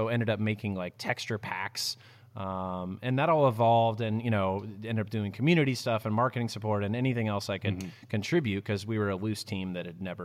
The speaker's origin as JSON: {"language": "English", "town": "Dallas", "region": "Texas", "country": "United States", "tie": "born or raised there", "said": "So I grew up in Dallas, and my folks were both in technology, so we always had computers at the house."}